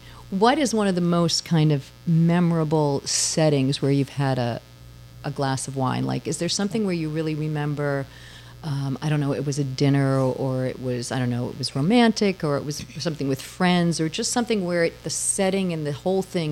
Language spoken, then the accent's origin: English; Long Island, New York, United States; So as I was mentioning, I'm from Long Island and Bedell Cellars is there.